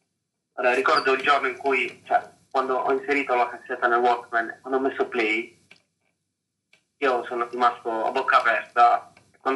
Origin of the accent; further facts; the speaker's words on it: Apulia, Italy; è un artista pugliese, è proprio dalle mie parti